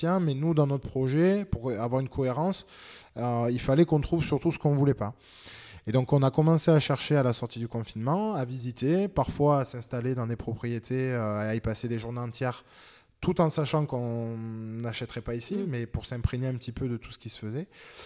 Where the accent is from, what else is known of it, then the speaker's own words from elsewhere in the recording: Sainte-Foy-la-Grande, Nouvelle-Aquitaine, France; Bordeaux a été un choix plus de cœur parce que je suis originaire d'ici et je voulais qu'on s'enracine à nouveau dans ma région natale. Je suis originaire de Sainte-Foy-la-Grande à 1 heure d'ici.